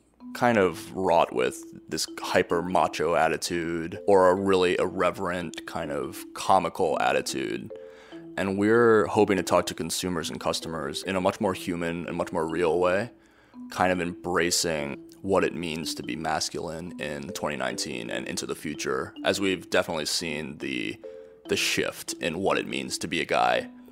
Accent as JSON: {"language": "English", "town": "Honolulu", "region": "Hawaii", "country": "United States", "tie": "born or raised there", "said": "So I'm born and raised in Honolulu in Hawaii and grew up, you know, going to the beach, grew up spending time in the ocean."}